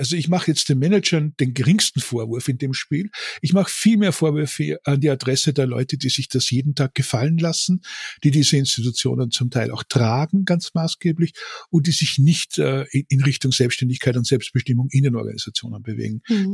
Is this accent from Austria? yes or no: yes; Austria; moved away as an adult; now in Stuttgart, Germany; sitze bei Stuttgart, sonst sind alle ganz böse, seit 30 Jahren schon bin ich hier, seit 35, aber kein Problem. Ich bin Österreicher und schaue immer mit Verwunderung auf die Entwicklung in dieses Land, aus dem ich komme